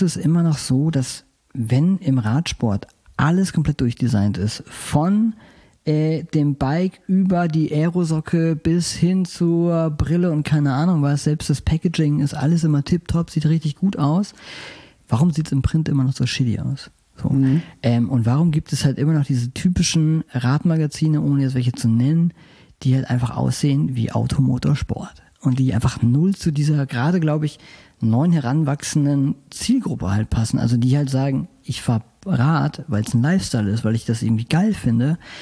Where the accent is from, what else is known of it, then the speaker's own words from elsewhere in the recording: Germany; in meiner Heimat in der Nähe von Holland